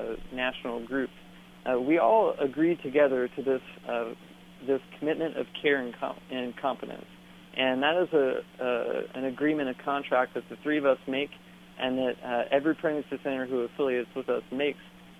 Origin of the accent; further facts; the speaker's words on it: California, United States; out in my home state of California